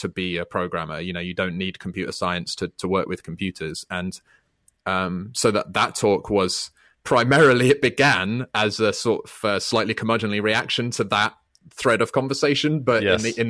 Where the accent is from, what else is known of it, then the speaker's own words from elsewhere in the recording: United Kingdom; I'm British